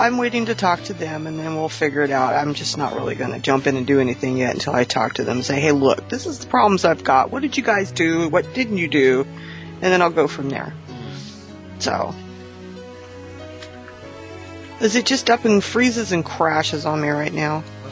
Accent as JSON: {"language": "English", "region": "California", "country": "United States", "said": "I'm from California."}